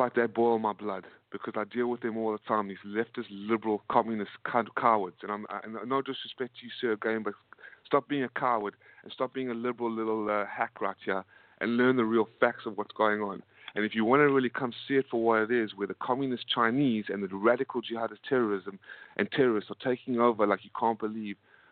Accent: South Africa; I'm a South African myself

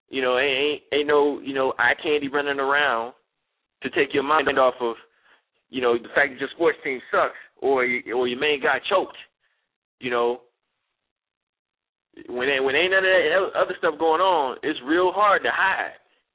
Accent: Chicago, Illinois, United States; We got a 773. That's my hometown. Chi-Town is in the house.

